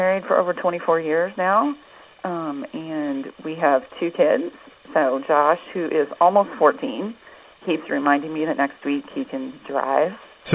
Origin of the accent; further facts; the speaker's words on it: Iowa, United States; Well, I am from Iowa, so I grew up by Ames. I went to high school at Nevada.